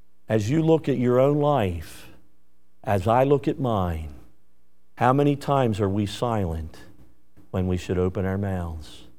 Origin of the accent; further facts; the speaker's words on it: Northeast, United States; We say something like this, and I'm more from the Northeast, or at least the beginning of it.